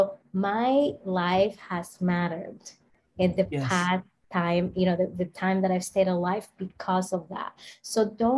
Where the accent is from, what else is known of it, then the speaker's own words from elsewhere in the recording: Dominican Republic; because you know, I'm from the Dominican Republic, so I really don't like those terms.